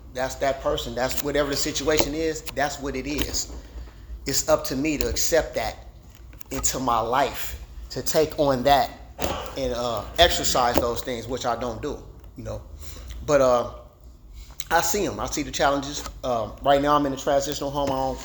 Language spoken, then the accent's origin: English; Los Angeles, California, United States; I grew up in South Central LA on the South Side. And so that's all I knew.